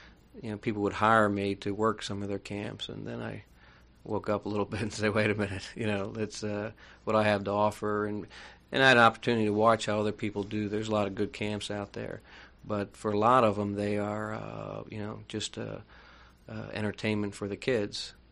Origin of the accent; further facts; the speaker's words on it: Philadelphia, Pennsylvania, United States; Of course, growing up outside of Philadelphia, I was a Philadelphia fan, a Philadelphia Phillies fan